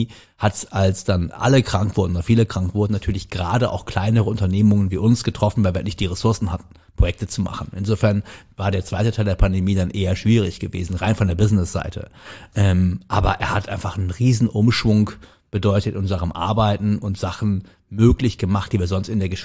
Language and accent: German; Cologne, North Rhine-Westphalia, Germany; Ich bin oder? Ja gebürtiger Kölner